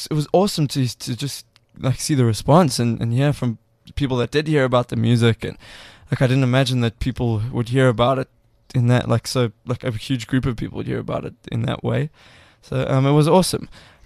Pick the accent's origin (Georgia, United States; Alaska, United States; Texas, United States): Alaska, United States; Fishhook; I've always growing up in Fishhook, I've always thought, this is not where I'm going to live.